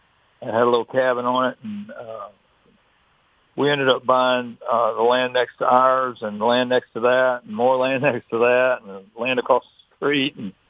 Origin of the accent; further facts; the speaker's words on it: Atlanta, Georgia, United States; I grew up in Atlanta, and I recorded my first three albums in the basement of my folks' house.